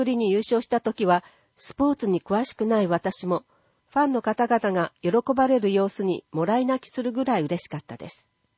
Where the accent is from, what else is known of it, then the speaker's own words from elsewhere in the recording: Hiroshima, Japan; 私自身も高校まで広島で育ってきて、温かいお客様に囲まれて成長できたことは、かけがえのない宝物です。